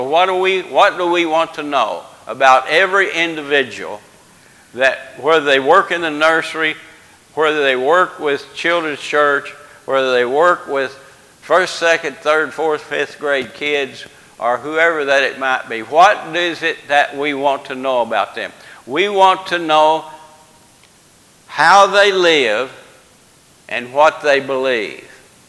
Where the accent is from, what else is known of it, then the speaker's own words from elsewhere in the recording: Brookport, Illinois, United States; As I was growing up in Brookport, Illinois, which is a thriving metropolitan center of the universe